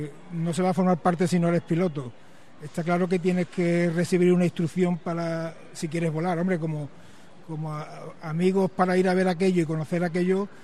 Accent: Écija, Andalusia, Spain; Nosotros no somos de Sevilla, somos de Ecija. Ecija y después Sevilla.

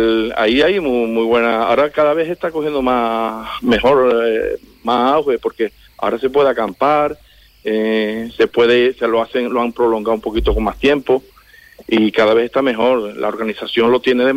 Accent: La Antejuela, Andalusia, Spain; yo procedo de La Antejuela, yo soy de La Antejuela.

